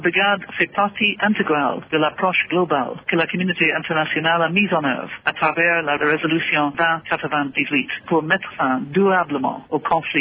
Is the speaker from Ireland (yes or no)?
yes; Ireland; French is a second language; je suis originaire d'un pays, de l'Irlande, qui a connu un conflit violent pendant longtemps.